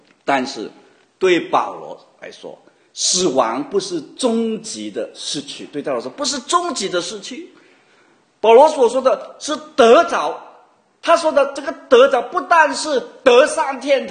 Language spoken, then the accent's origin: Chinese; Guangdong, China; 我们广东人叫做吉吉嘎嘎的